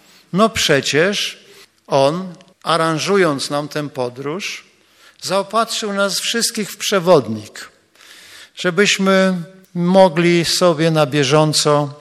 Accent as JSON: {"language": "Polish", "town": "Gdańsk", "region": "Pomeranian Voivodeship", "country": "Poland", "said": "bo jestem z Gdańska"}